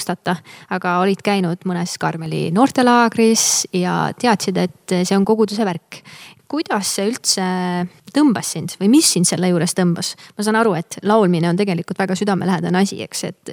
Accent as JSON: {"language": "Estonian", "town": "Põltsamaa", "region": "Jõgeva County", "country": "Estonia", "said": "Mina olen Põltsamaalt"}